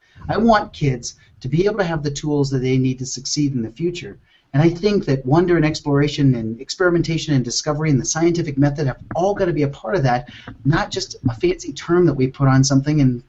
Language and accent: English; Colorado, United States; It's not just because I'm from Colorado, right?